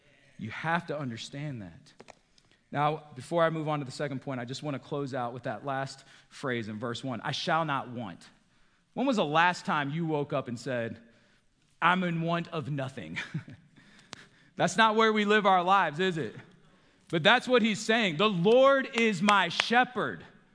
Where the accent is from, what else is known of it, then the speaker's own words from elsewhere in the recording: New York, United States; also born or lived in Pennsylvania; I grew up in New York and Pennsylvania, and I'll tell you what, in the summertime up there after it starts raining, I mean, you have thick, luscious green grass.